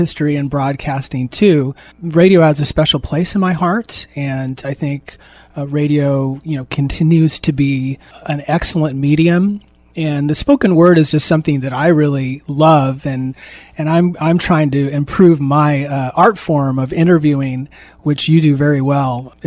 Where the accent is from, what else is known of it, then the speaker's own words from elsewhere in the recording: Newport, United States; born there; And my family, well, I was born in Newport. And my mom was from Toledo, and my dad was from Newport.